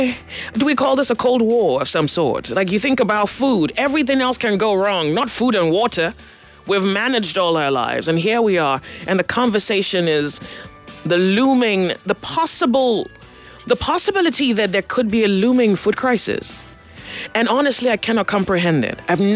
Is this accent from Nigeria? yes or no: yes; Nigeria; they've put me through something I call somewhat unbearable stress, just being a Nigerian.